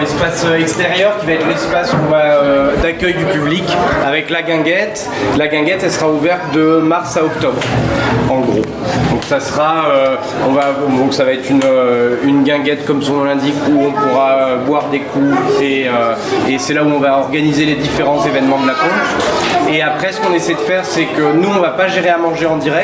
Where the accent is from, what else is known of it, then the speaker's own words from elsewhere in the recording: Marseille, Provence-Alpes-Côte d'Azur, France; Alors là nous on vient de Marseille.